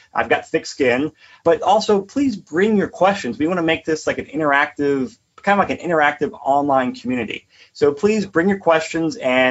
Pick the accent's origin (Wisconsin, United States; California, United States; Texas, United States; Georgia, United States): California, United States; Hey, I'm coming from California. Denver is cheap to me right now.